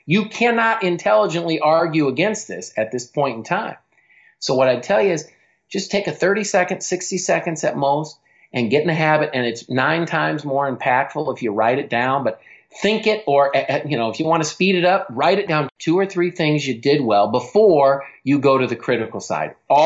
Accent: Cedar Rapids, Iowa, United States; I grew up in Cedar Rapids, Iowa. It's a very blue collar town.

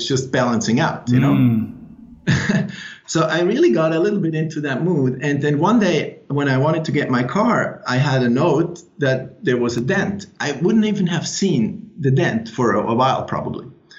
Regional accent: Switzerland; English is a second language; now in United States; I'm a Swiss, as you can hear from my accent. I've lived in the States for more than 10 years

